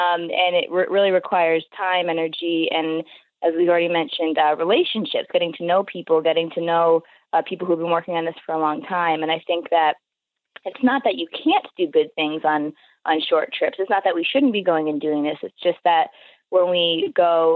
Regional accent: United States; Yeah, I'm American

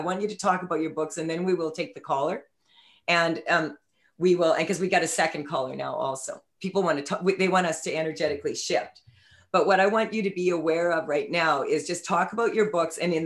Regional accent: Saskatchewan, Canada; I'm from Saskatchewan. There's no 100-year-old trees there.

